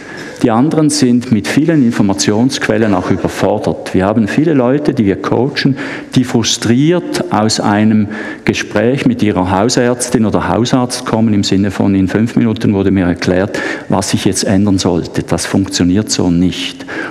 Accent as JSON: {"language": "German", "country": "Switzerland", "said": "nicht zuletzt auch bei uns in der Schweiz, weniger Reparaturmedizin hin zur Gesundheitsbegleitung"}